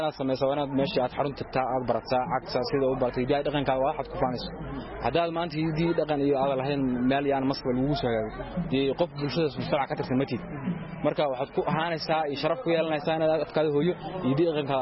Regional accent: Somali Region, Ethiopia; waxaan ka soo jeedaa gobolka yaani afdheer

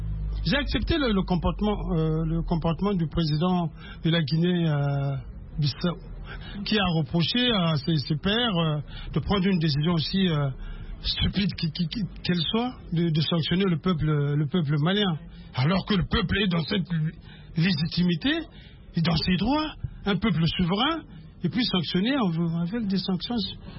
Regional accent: Republic of the Congo; now in Paris, France; Je suis du Congo, Congo-Brazza.

